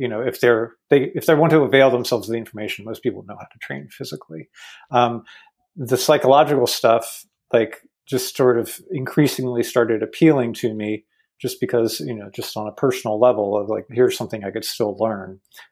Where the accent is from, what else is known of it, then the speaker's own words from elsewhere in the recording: Maryland, United States; now in Maine, United States; Yeah, I'm in Maine. I grew up in Maryland.